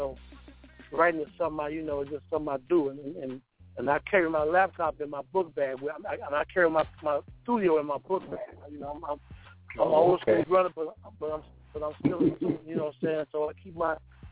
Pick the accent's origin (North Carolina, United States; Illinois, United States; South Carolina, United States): Illinois, United States; Chicago; But I'm from Chicago, man. So we got this thing called house music up here.